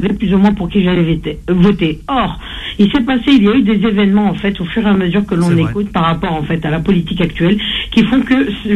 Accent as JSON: {"language": "French", "country": "France", "said": "Je suis française"}